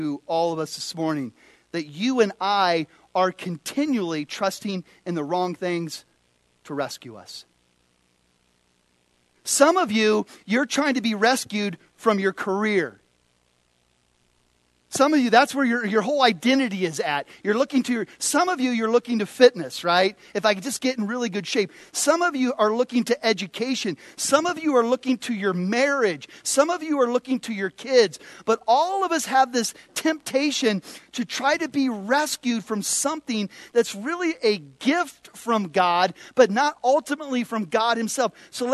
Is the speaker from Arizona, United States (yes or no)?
yes; Phoenix, Arizona, United States; I grew up in Phoenix, Arizona. And unfortunately, I saw a lot of rattlesnakes.